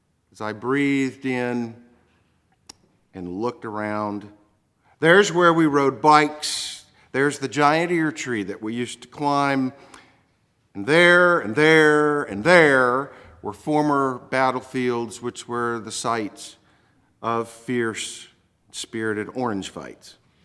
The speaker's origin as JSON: {"language": "English", "town": "Orlando", "region": "Florida", "country": "United States", "tie": "born or raised there", "said": "I had reason to be down in Orlando, my hometown, on school business. And whenever I get close to the old neighborhood where I grew up in the 60s and 70s, well, I make a point of driving through."}